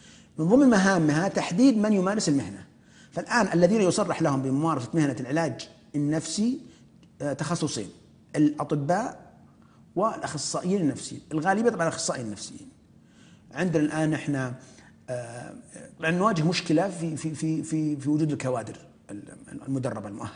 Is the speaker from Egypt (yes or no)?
no; Saudi Arabia; فأجرينا أبحاث على مرضى الوسواس عندنا في السعودية